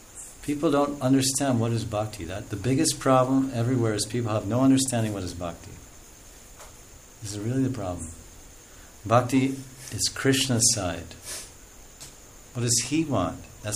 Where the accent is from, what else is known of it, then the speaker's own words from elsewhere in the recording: Russia; Look, I'm from Russia. We like peanut butter cookies.